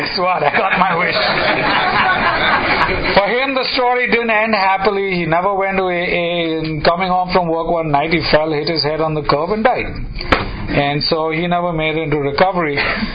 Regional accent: India; first language English; I grew up Western oriented in India. My parents were both dental surgeons. My first language is English.

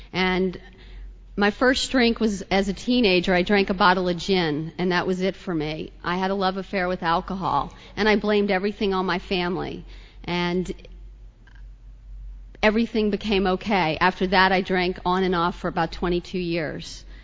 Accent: New Orleans, Louisiana, United States; born there; now in New York, United States; I was born in New Orleans. I may look like a New Yorker, but I'm not. But I feel like a New Yorker. I've been up here about 10 years.

